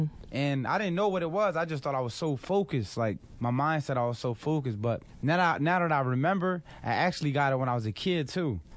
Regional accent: Philadelphia, Pennsylvania, United States; born there; I was born in North Philly. I was born from the hood, but my daughter was born in the palace.

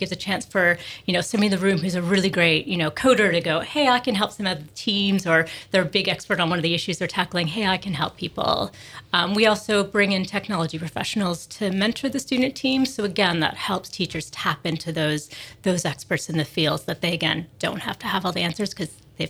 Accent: Toronto, Ontario, Canada

